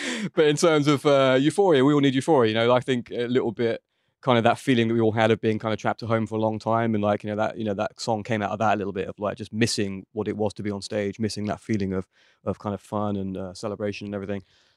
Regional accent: England, United Kingdom; moved away as an adult; now in Los Angeles, United States; I'm obviously from England, but I've been living in LA for 10 years.

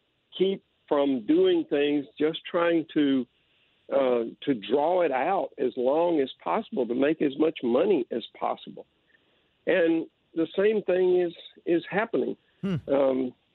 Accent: United States; and that deeply, deeply disturbs me as an American

